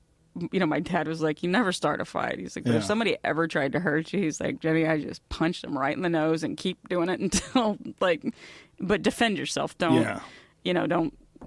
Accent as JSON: {"language": "English", "region": "Texas", "country": "United States", "tie": "born or raised there", "said": "I mean, I grew up in Texas too. So, you know, football was such a big thing"}